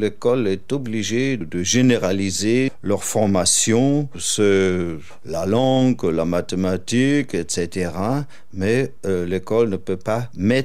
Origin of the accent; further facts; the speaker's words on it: Germany; Chez nous, en Allemagne, je pense qu'on était aussi pauvre à l'époque comme l'Afrique d'aujourd'hui.